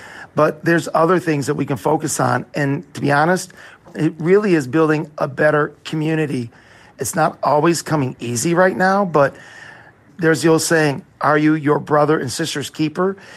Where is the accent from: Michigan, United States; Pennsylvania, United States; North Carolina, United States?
Michigan, United States; Detroit; Well, I'm actually that person, the city boy born and raised in South Detroit. I grew up in Southwest Detroit